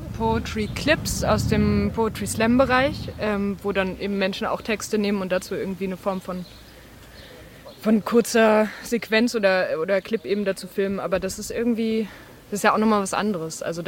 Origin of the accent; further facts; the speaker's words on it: Bremen, Germany; Und wir kommen beide aus Bremen.